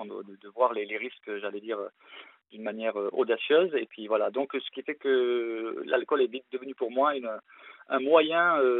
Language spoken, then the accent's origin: French; Marseille, Provence-Alpes-Côte d'Azur, France; now in Alsace, France; Marseille. Je suis marseillais. Alors, j'ai perdu l'accent parce que maintenant je suis installé en Alsace, mais sinon je suis marseillais.